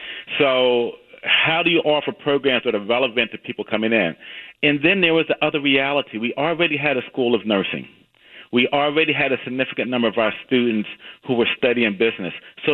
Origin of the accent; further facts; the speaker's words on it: Virginia, United States; now in McMinnville, United States; I came from Virginia. There are people in Virginia who are still fighting the battle of Northern aggression.